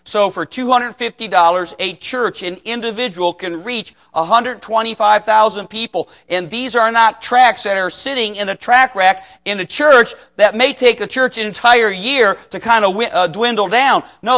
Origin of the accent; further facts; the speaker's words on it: Cleveland, Ohio, United States; now in Columbus, United States; And by the way, I'm from Cleveland, Ohio. I love the Cleveland Indians.